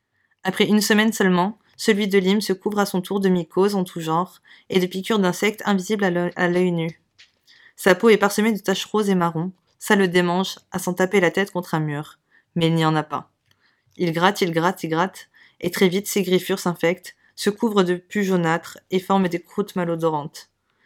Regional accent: Grand Est, France; ça se passe chez moi en Lorraine. En vrai, c'était vraiment, on va dire, c'était pour parler à l'autre partie de mon ADN, le côté lorrain, du côté de ma maman.

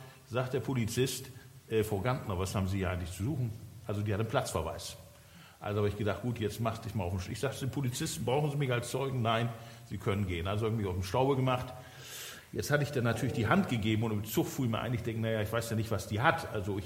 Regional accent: Germany; Ich bin Deutscher

